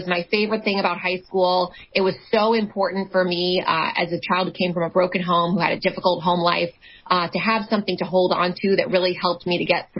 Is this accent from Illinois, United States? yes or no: no; Tampa, Florida, United States; Oh, I grew up in Tampa, Florida. I am a sixth generation Floridian, so really deep roots here in the state of Florida.